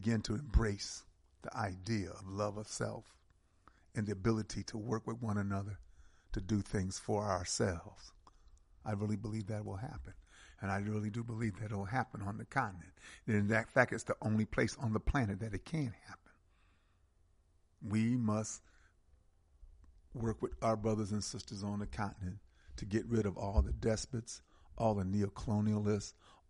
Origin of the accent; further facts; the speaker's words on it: Georgia, United States; Our home here is in Georgia. I'm from Georgia.